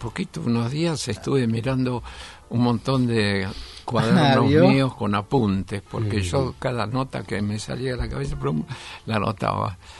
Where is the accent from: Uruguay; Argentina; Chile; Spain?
Argentina; Lobos, Buenos Aires Province; born or raised there; also born or lived in Olavarría